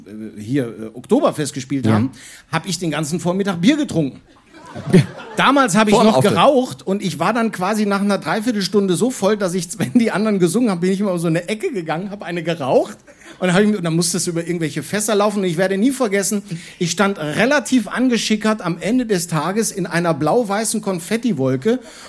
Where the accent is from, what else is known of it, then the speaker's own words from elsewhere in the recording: Netherlands; für mich als Niederländer kann ich mich da nahrungstechnisch nur verbessern.